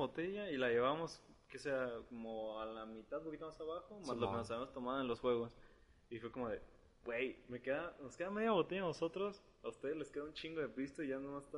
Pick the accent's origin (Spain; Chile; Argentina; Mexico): Mexico; Somos tan mexicanos.